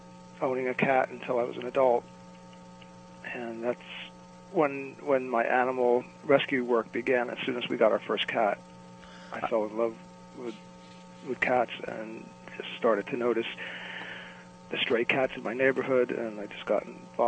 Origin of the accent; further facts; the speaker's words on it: New Jersey, United States; I grew up in New Jersey